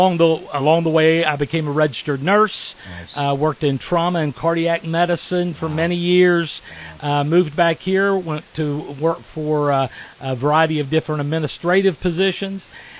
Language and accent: English; Charleston, West Virginia, United States; I grew up in the Kanawha Valley. I'm an East End guy. Went to Charleston High School, went to WVU, came back.